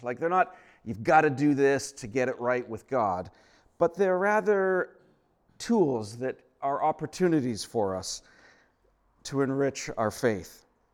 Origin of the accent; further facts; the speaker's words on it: Comox Valley, British Columbia, Canada; now in Victoria, Canada; I grew up here in the Comox Valley, spent my years up till high school